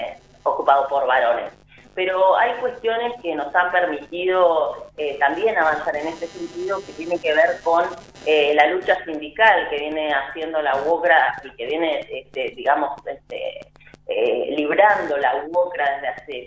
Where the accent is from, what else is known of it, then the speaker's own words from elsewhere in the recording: El Bolsón, Río Negro, Argentina; yo soy nativa del Bolsón, así que tengo particular cariño por esta gente.